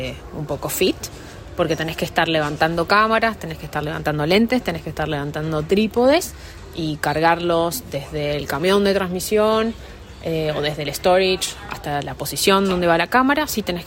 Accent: Mendoza, Argentina; moved away; Yo vengo de Argentina y allá vi en mi tiempo quizás una mujer camarógrafa.

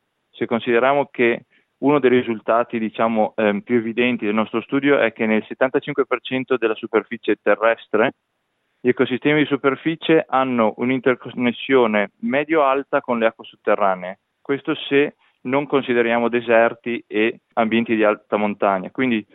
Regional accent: Parma, Emilia-Romagna, Italy; moved away as an adult; also born or lived in Spain; now in Perth, Australia; Effettivamente sono nato a Parma e ho studiato a Parma, quindi sono quasi un parmigiano doc, anche se in realtà da più di 15 anni vivo all'estero, ho vissuto in Spagna e poi da 7 anni a questa parte sono a Perth in Western Australia.

